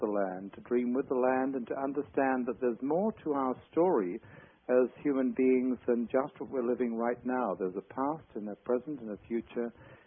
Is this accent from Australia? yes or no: yes; Australia; I grew up in Australia